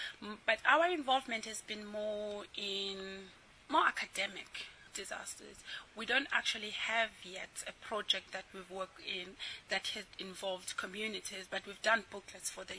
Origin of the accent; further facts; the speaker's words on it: Eastern Cape, South Africa; I'm from the Eastern Cape in South Africa. I grew up in the villages, but I was lucky enough to have an educated family.